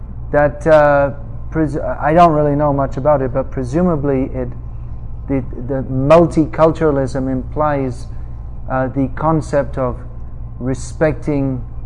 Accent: England, United Kingdom; born there; I was born in England, so we used to see the on TV, the news, the demonstrations

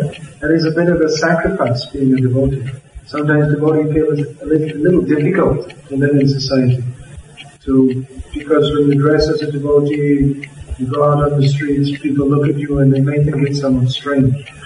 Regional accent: London, United Kingdom; Because they think, Hare Krishna, I'm from London, so I should know.

